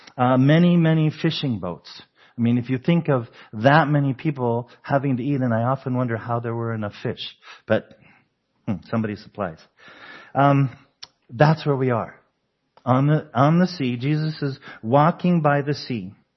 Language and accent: English; Denver, Colorado, United States; Now, you know I'm from Colorado. I'm used to above sea level. Growing up in Denver, and my folks moved to Montrose, both of those towns are about 5,000 feet above sea level.